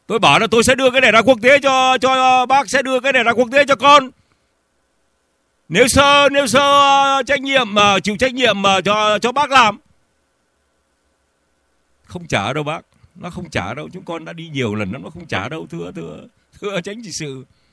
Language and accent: Vietnamese; Northern Vietnam, Vietnam; now in Biên Hòa, Vietnam; Tôi là Bắc Kỳ di cư năm 1954, thưa ông, ở Biên Hòa.